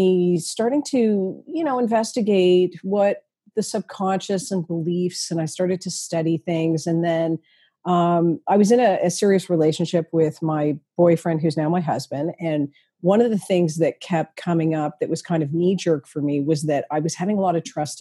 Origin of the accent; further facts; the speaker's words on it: Toronto, Ontario, Canada; And I'm from Toronto originally.